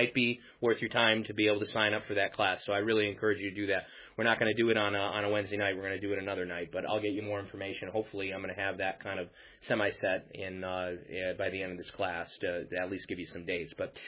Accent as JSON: {"language": "English", "country": "United States", "said": "amen to that in an American perspective, because as an American, yeah, I sympathize with that."}